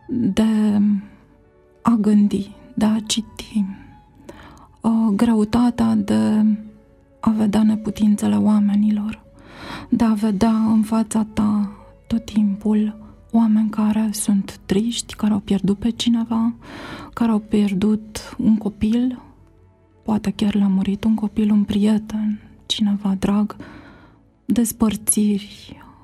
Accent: Bucharest, Romania; born there; M-am născut în București, în urmă cu ceva vreme.

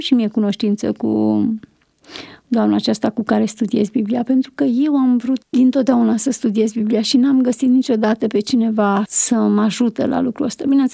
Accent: Băicoi, Prahova, Romania; a venit și la Băicoi, acolo de unde sunt eu, de unde locuiam atunci.

